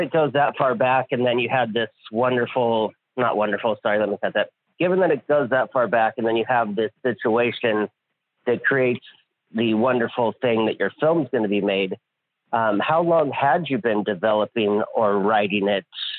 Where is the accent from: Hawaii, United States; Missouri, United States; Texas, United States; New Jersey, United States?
Hawaii, United States; but I'm from Hawaii, so we call it the Aloha Spirit.